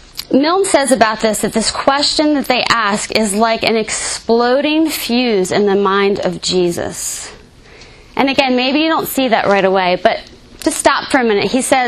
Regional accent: New Jersey, United States; I'm from New Jersey. I went to the high school in the 80s.

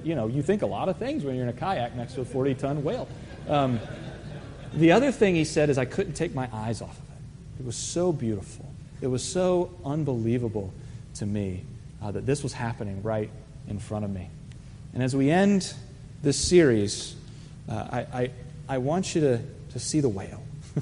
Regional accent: Virginia Beach, Virginia, United States; this happened in Virginia Beach, my hometown, a number of years ago

